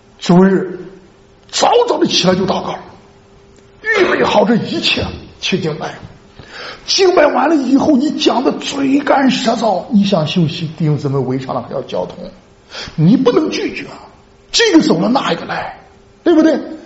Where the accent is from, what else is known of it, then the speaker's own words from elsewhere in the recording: China; 我们中国人说什么呢？你浑身是铁，能够做几根钉？